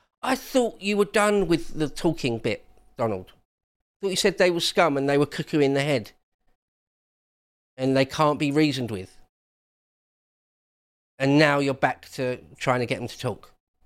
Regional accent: England, United Kingdom; I actually don't want to pick either side because I'm English

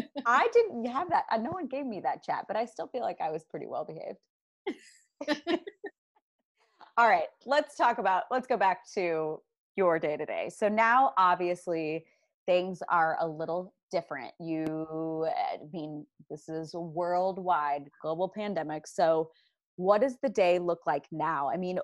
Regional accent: Washington, Missouri, United States; where I grew up in Washington, Missouri

